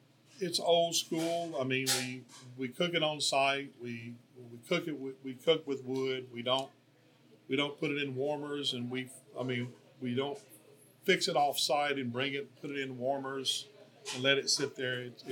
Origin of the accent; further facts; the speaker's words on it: Mississippi, United States; Now, my aunt and uncle, I'm from Mississippi, and my aunt and uncle owned a little grocery store there